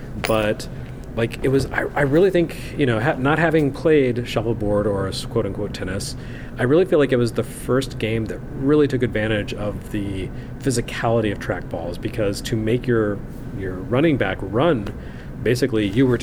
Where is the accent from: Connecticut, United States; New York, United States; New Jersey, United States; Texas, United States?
Texas, United States; born or raised there